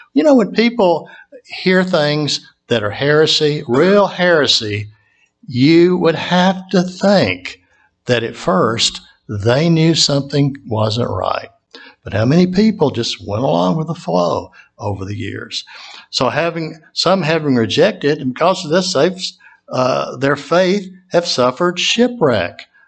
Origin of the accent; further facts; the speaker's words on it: Tennessee, United States; also born or lived in New Orleans; growing up in Tennessee, that there are four seasons of the year. You know, I've lived in a number of different places. I lived in New Orleans